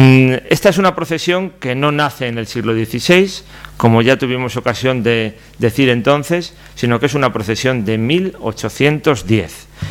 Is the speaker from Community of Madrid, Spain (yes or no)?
no; Valladolid, Castile and León, Spain; no solamente como vallisoletano, sino como alcalde.